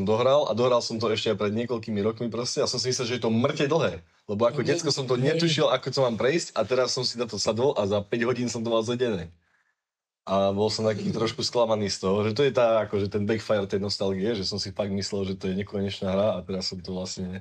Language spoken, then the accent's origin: Slovak; Liptovská Teplá, Žilina Region, Slovakia; tak u nás v Liptovskej Teplej kolovalo jedno CDčko